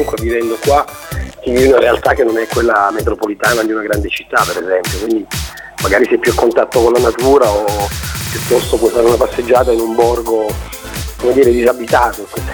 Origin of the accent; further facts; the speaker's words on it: Abruzzo, Italy; io sono abruzzese e abito in provincia di Teramo, in un paese che si chiama Notaresco.